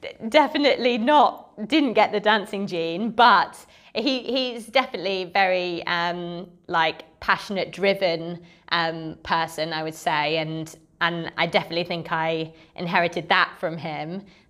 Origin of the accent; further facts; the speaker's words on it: Chippenham, South West England, United Kingdom; also born or lived in Bath; So I was born in Bath. My parents moved down from Yorkshire for my dad's work to Wiltshire, Chippenham area. And so I grew up around there